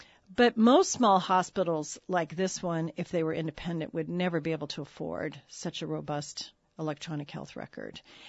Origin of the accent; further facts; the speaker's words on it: Colorado, United States; also born or lived in North Lake Tahoe; now in Ketchikan, United States; But originally I'm from Colorado, but we did relocate here from the North Lake Tahoe area.